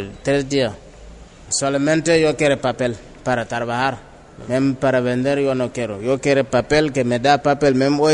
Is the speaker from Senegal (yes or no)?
yes; Senegal; Spanish is a second language; moved away as an adult; now in Madrid, Spain; Yo vine de Senegal.